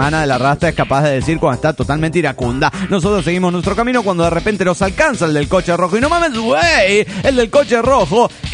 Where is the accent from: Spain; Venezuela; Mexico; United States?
Mexico; Cuernavaca, Morelos; de Cuernavaca, Morelos, México.